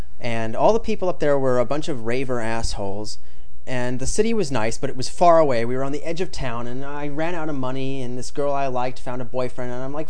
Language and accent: English; Pasadena, California, United States; Yeah, I was born and raised in Pasadena, and my father was born and raised in Pasadena, and his father was born and raised in Pasadena.